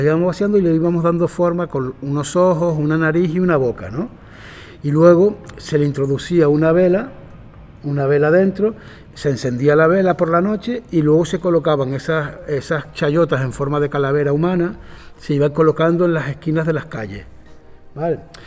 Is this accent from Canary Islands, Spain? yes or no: yes; San Andrés y Sauces, Canary Islands, Spain; yo soy del municipio de San Andrés y Sauce, concretamente del barrio de San Andrés, que es el casco histórico del pueblo, ¿no? Donde se fundó el pueblo. Y está en la costa, ¿no? Cerca del mar.